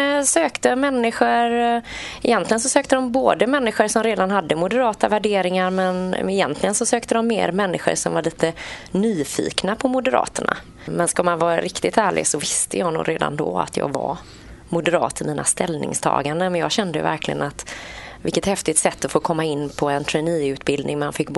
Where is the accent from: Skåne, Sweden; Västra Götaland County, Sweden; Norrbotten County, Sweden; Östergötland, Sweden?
Västra Götaland County, Sweden; Partille; jag är 48 år. Jag bor i Sävedalen. Jag är född och uppvuxen i Partille. Lämnade väl Partille för en liten sejour i Björkekär. Och sen kom jag tillbaka, så att här har jag bott och levt hela mitt liv.